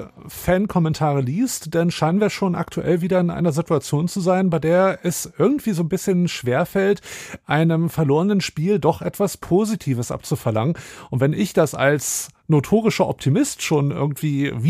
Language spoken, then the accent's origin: German; Wolfsburg, Lower Saxony, Germany; born there; Ich bin ja gebürtiger Wolfsburger